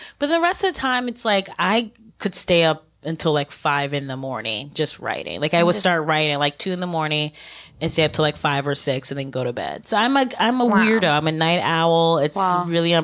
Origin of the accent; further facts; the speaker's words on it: Ohio, United States; like growing up in Ohio, going to all white high school and all those kind of situations